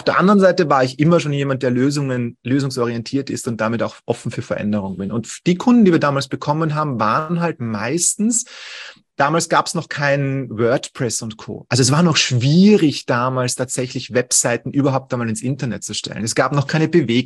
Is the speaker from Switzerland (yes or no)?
no; Austria; bei uns in Österreich dauert die Schule, wenn du eine höhere bildende Schule machst und nicht so die allgemeine Schule machst, dauert die bei uns bis 19